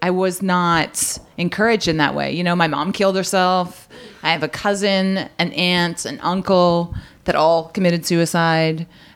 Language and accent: English; Canada; in my hometown, I'm Canadian, it's a small town